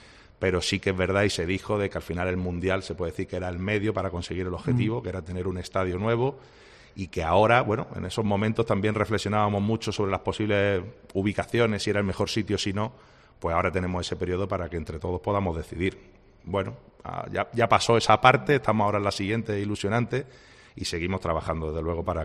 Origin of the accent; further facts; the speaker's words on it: Málaga, Andalusia, Spain; Pues mira, como malagueño, muchísima alegría